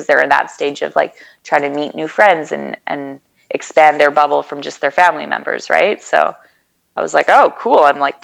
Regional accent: Victoria, British Columbia, Canada; I'm from Victoria, I ride a motorcycle, this is what I'm trying

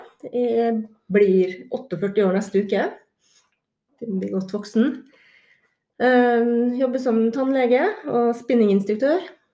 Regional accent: Molde, Møre og Romsdal, Norway; also born or lived in Fredrikstad / Bergen; Jeg er født i Fredrikstad, så bodde i Bergen til jeg var 6. Og så flyttet jeg til Molde da, har bodd i Molde siden det stort sett. Studerte i Bergen da, etter tannlege.

